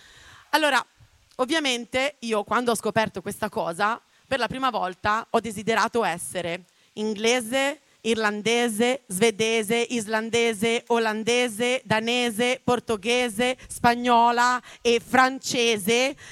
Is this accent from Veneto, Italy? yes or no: yes; Venice, Veneto, Italy; Ma solo perché sono di Venezia, è per quello.